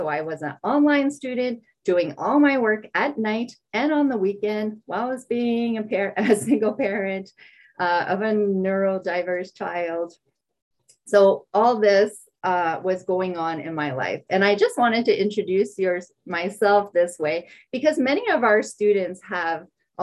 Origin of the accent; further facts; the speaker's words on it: Quebec, Canada; first language French; English is a second language; I'm an English language learner. I told you before that I was born in Quebec. I was born to French parents that didn't speak any English at all. I only spoke French at home. My grandparents were French. All our friends were French.